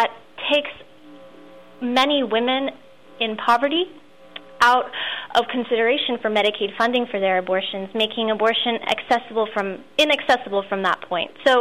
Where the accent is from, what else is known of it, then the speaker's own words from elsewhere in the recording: Texas, United States; Well, first of all, I'm from Texas, and there's no such thing as sex ed here.